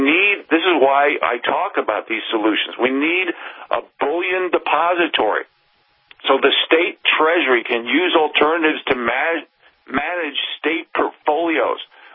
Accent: United States; Being an American is not a spectator sport.

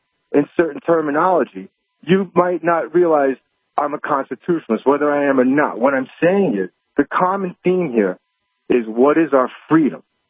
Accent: United States; And born here, I mean, first generation American born here, okay? I'm Greek heritage.

